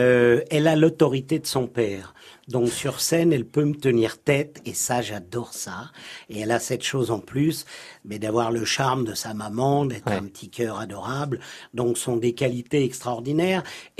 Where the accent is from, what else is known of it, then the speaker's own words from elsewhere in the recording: Maisons-Alfort, Île-de-France, France; now in Aix-en-Provence, France; À Maison-Alfort, Château-Gaillard, la banlieue.